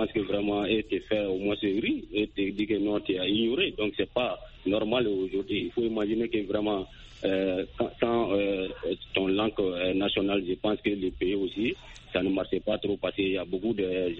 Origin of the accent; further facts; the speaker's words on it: Mali; Partout au Mali. Donc je pense que vraiment les moments que j'ai fréquentés, on parle langue bambara dans notre école primaire